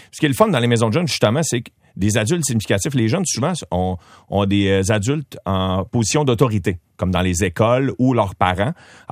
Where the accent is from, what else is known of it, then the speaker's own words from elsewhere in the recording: Beauharnois, Quebec, Canada; now in Montreal, Canada; Je l'ai été dans mon village natal, à Beauharnois, et je l'ai été aussi dans un quartier ici à Montréal